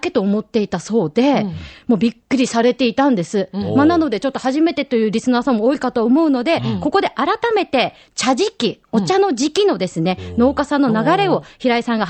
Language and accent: Japanese; Yame, Fukuoka, Japan; やめ育ちの私は、やめ市出身なんですけれども、